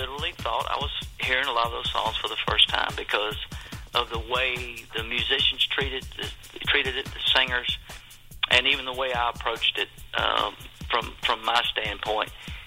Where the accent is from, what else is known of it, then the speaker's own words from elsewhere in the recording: Virginia, United States; talking about my life growing up in Virginia, about my mother and my father, which are gone on now